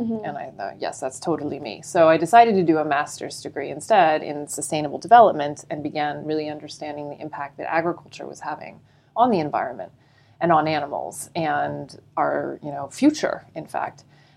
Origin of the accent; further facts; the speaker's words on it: Florida, United States; And when I grew up in Florida initially, and I had ducks in my backyard